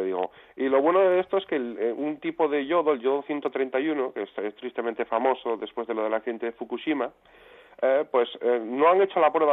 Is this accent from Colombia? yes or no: no; Avilés, Asturias, Spain; Yo soy avilesino, asturiano, aunque soy culé